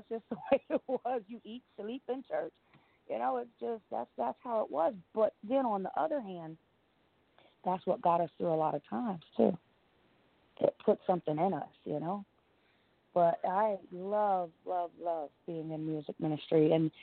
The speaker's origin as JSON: {"language": "English", "region": "New Jersey", "country": "United States", "said": "I am from New Jersey."}